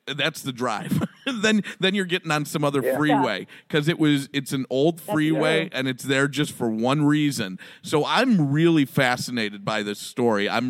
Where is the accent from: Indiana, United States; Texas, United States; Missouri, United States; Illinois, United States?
Illinois, United States; Chicago; a lot of people listen to the show because I'm from Chicago.